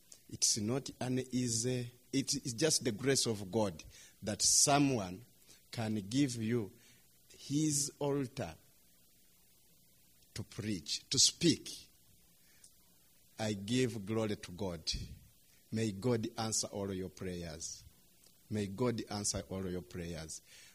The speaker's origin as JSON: {"language": "English", "country": "Uganda", "said": "I am from Uganda."}